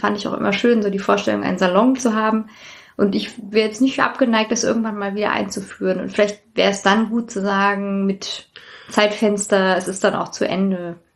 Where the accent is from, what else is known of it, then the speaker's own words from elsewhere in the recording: Hanau, Hesse, Germany; Ich kann sagen, ich komme auch aus Hanau